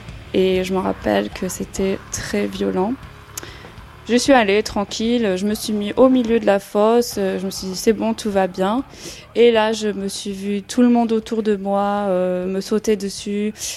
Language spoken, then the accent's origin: French; south of France, France; now in London, United Kingdom; j'ai 35 ans, j'habite à Londres, je viens du sud de la France